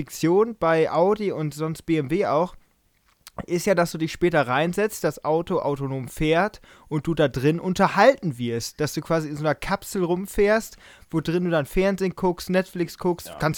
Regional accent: Germany; wir als Deutsche wollen natürlich die Freiheit haben, selber zu bestimmen über die Maschine

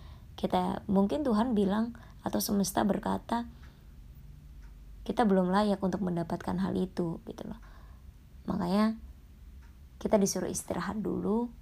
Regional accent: Jakarta, Indonesia; Kadang kita tuh sebagai warga Jakarta tuh sebel ya sama macet

